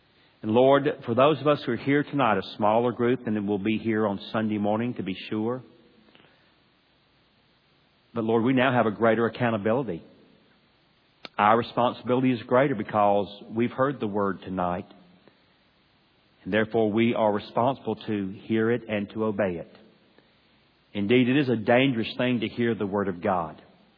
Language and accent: English; Atlanta, Georgia, United States; I grew up in the South, in Atlanta, Georgia. I grew up in very conservative, Bible-believing Christianity.